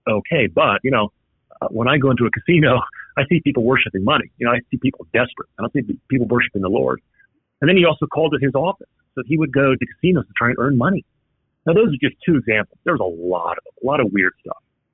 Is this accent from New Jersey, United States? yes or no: yes; New Jersey, United States; So I'm old enough to remember the attacks on 9/11. I grew up in New Jersey.